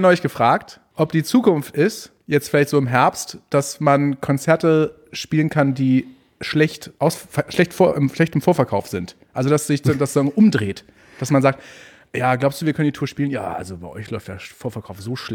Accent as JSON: {"language": "German", "region": "Hamburg", "country": "Germany", "tie": "born there", "said": "Ich bin ja in Barmbek geboren."}